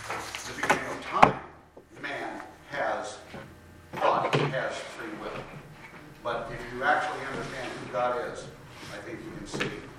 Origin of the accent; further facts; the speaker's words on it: East Coast, United States; born there; I was born on the East Coast, and how I got out here after halfway in the middle of my 4 years of college